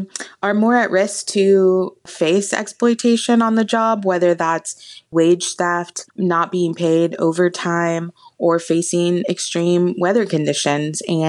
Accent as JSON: {"language": "English", "town": "Austin", "region": "Texas", "country": "United States", "tie": "born or raised there", "said": "really changing the landscape of my hometown of Austin."}